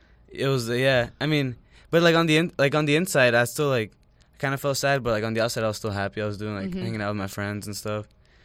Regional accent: United States; just growing up in the United States, like, we, like, have to face a lot of trials.

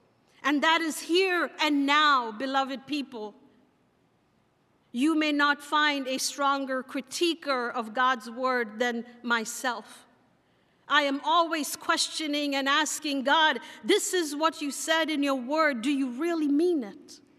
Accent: Mumbai, Maharashtra, India; I am from India. I am a believer from Mumbai.

